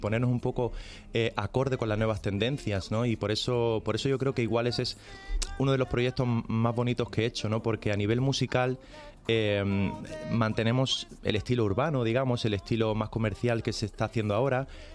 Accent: Granada, Andalusia, Spain; me recuerdan mucho a las cruces de mi tierra, de Granada, ¿no?

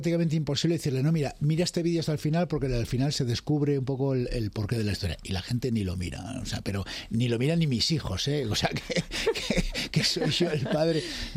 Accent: Galicia, Spain; accent: Galician; tenía acento gallego, pero bueno, que... Me gusta tener el acento neutro, o sea, que no se sepa muy bien de dónde eres.

